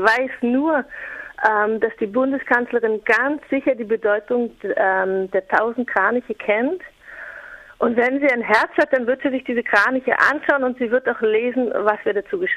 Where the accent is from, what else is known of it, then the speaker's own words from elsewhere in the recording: Germany; now in Austria; Weil ich selber Deutsche bin, die vor 4 Jahren nach Österreich gegangen ist